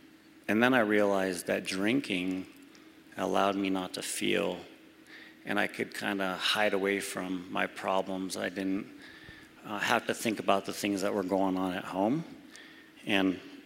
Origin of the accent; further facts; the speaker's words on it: California, United States; now in Colorado, United States; So Caleb was born in California. We're from California.